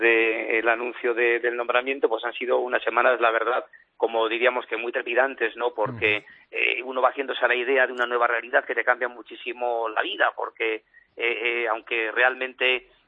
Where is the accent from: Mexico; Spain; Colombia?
Spain; Castile and León; de las novenas a la Virgen de Nieva, la patrona de mi pueblo, el mes de mayo